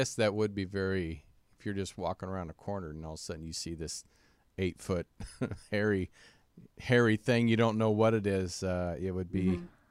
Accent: Kansas, United States; Yeah, I grew up in Kansas.

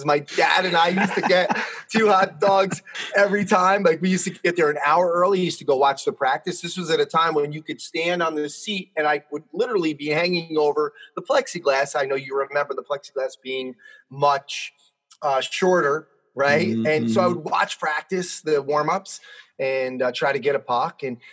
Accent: White Plains, New York, United States; I grew up in White Plains, New York, which is about 30 miles north of Manhattan.

